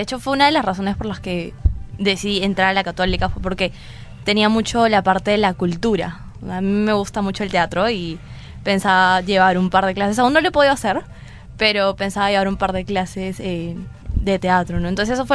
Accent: Lima, Peru; Soy de Lima.

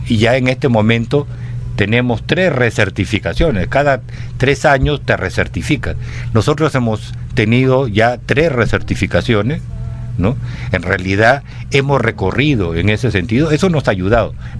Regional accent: Piura, Peru; Yo soy de Piura.

